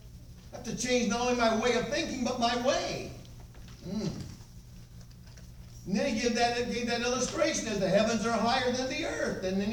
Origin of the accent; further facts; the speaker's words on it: Muskegon, Michigan, United States; I was raised in Muskegon, Michigan, and at the house where my parents and us lived, the kitchen table was right against a window like this that looked over into the yard.